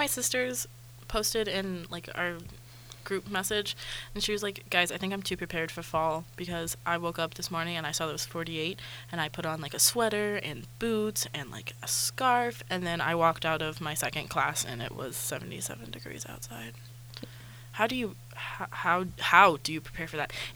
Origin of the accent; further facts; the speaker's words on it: Georgia, United States; Like I'm from Georgia and I mean, I grew up in the mountains. I'm really good at cold.